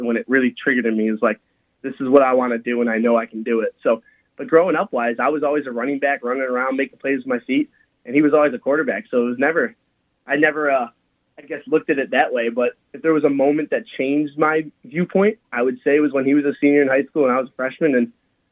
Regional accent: Rochester, New York, United States; I'm from Rochester, and I'm not a Bills fan.

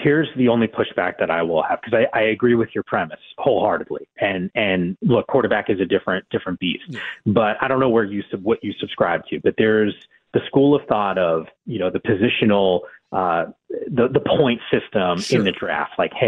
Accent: Northeast, United States; I'm from the Northeast originally.

